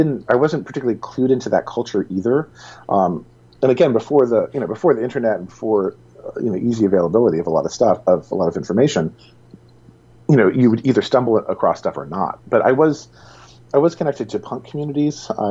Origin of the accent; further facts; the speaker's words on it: Providence, Rhode Island, United States; I come from Providence, Rhode Island, and what I was used to was like hanging out with friends and smoking pot and like just kind of hanging out and being a kind of slow paced small city stuff.